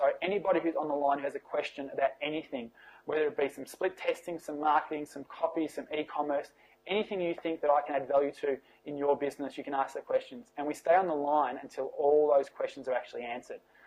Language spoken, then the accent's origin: English; Australia; but being an Australian, I don't even fall into that banner.